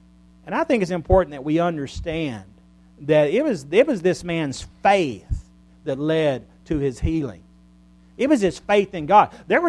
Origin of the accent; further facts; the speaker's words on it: Silsbee, Texas, United States; When I was growing up in Silsbee, Texas, I knew that guy.